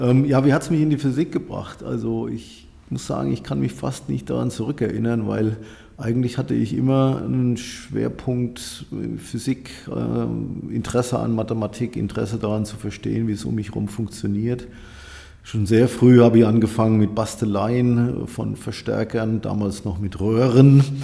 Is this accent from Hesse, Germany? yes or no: yes; Hanau, Hesse, Germany; Also geboren bin ich in Hanau und dort bin ich auch aufgewachsen.